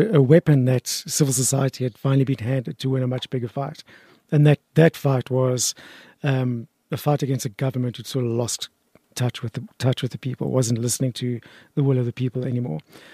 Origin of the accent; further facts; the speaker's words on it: Parkhurst, Gauteng, South Africa; And not dead enough, I grew up in Parkhurst.